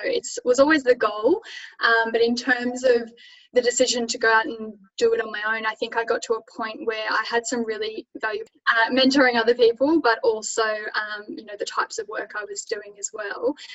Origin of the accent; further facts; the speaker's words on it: Newcastle, New South Wales, Australia; also born or lived in Sydney; I'm back in Newcastle, and it's because I grew up in Newcastle and my husband and I always knew we wanted to live in Newcastle.